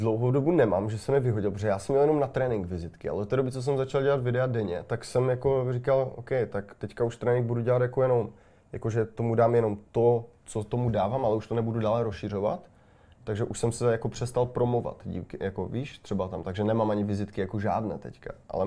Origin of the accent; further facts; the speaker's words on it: Karviná, Moravian-Silesian Region, Czechia; já jsem prostě synek z Karviné